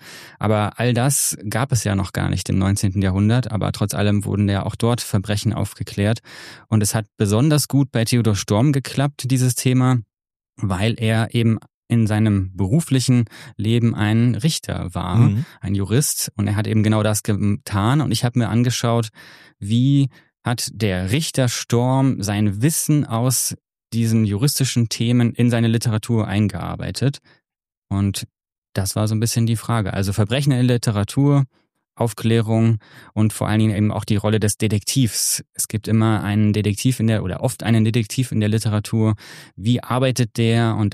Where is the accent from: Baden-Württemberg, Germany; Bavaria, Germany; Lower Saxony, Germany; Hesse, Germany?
Baden-Württemberg, Germany; Freiburg im Breisgau; ich bin 1985 geboren in Freiburg im Breisgau, also in Baden-Württemberg